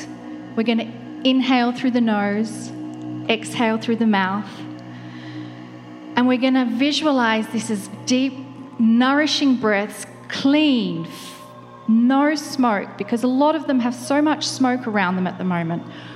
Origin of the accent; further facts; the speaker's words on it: Canberra, Australian Capital Territory, Australia; I grew up in Canberra, Australia. It's right in the middle of where fires are happening all around it.